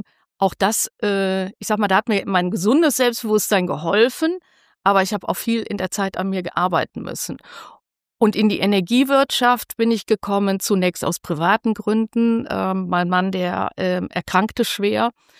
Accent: North Rhine-Westphalia, Germany; Jetzt komme ich aus dem Rheinland

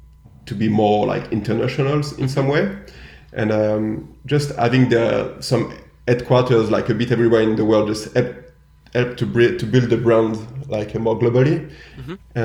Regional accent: France; first language French; English is a second language; But there were still some odd moments when you joke between French people, you just go naturally French, and sometimes we're just feeling weird.

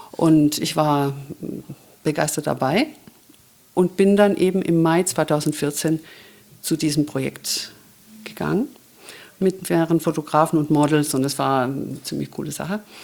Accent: Ulm, Baden-Württemberg, Germany; moved away as an adult; Ja, ich habe an verschiedenen Orten in Ulm gewohnt, immer ein bisschen außerhalb von Ulm.

